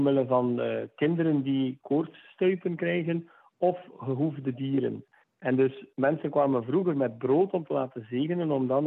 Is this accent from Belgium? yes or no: yes; Kortrijk, Flanders, Belgium; ik ben afkomstig van Kortrijk, ik had daar nog nooit van gehoord